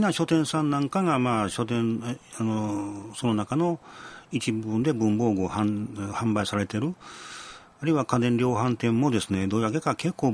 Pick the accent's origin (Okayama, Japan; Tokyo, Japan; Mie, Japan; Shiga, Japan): Shiga, Japan; 滋賀で生まれて、まあ、京都でずっとやってて、まあ、もちろん今も商売京都でやってるわけですけど